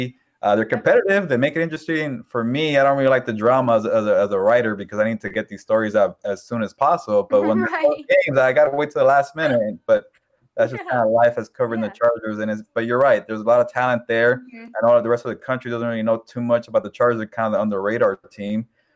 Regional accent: Los Angeles, California, United States; I grew up in Los Angeles though. So when they told me there was a position to be the full-time beat writer, the number one guy, going back home, I was like, okay, I'll jump on that.

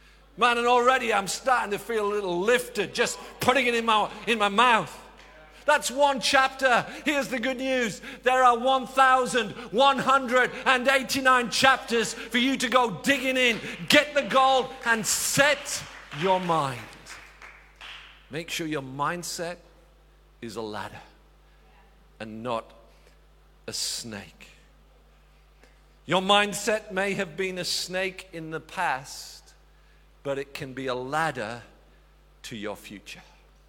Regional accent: Northeast, United States; But I'm from the Northeast, where men are men and so are the women sort of thing. And we're tough and we're very black and white. We're often very negative. And so that's how I was brought up to be.

